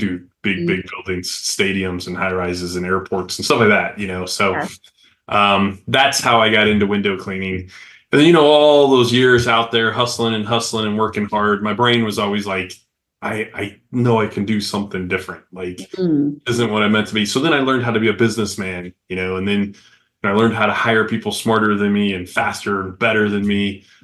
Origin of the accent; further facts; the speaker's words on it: Flagstaff, Arizona, United States; I grew up in Flagstaff, and this kid was Martin Casado, and he lived a couple houses down